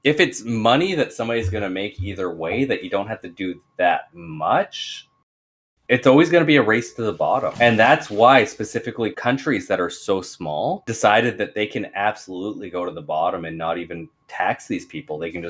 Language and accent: English; Canada; As a Canadian, the fallback answer is the Bahamas